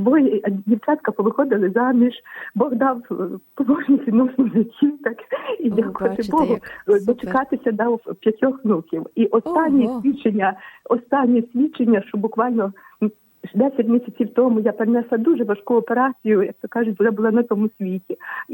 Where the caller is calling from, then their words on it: Ternopil Oblast, Ukraine; Я з Тернопільщини.